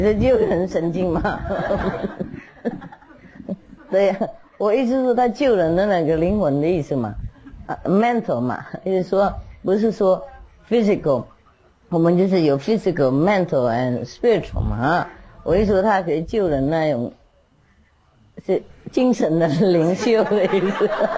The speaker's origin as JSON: {"language": "Chinese", "country": "Taiwan", "said": "我们台湾人也是这样子吗？急什么？"}